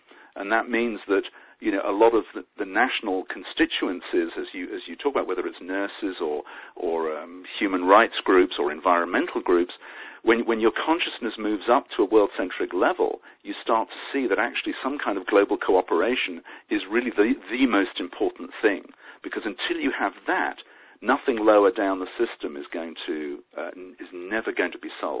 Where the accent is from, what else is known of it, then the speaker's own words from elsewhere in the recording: England, United Kingdom; and I'm English, so forgive me if I'm a little ignorant of the system